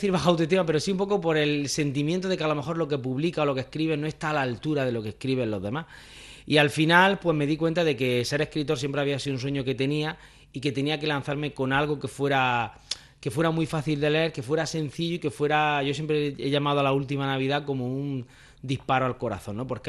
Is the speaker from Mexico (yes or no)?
no; El Ejido, Andalusia, Spain; por toda la provincia de Almería en general y por mi pueblo de Elegido en particular.